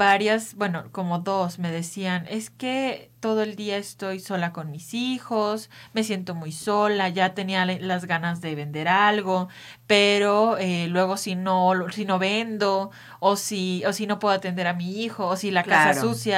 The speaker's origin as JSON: {"language": "Spanish", "town": "Xalapa", "region": "Veracruz", "country": "Mexico", "lives_now": "Torreón, Mexico", "said": "Yo amo el café, yo soy de Jalapa. Las calles en Jalapa huelen a café todo el tiempo."}